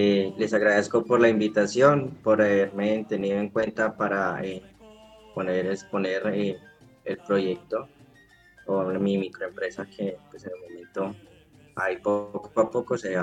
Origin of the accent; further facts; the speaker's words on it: Mongua, Boyacá, Colombia; Soy del departamento de Boyacá, como les comento. Soy del pueblo de Mongua.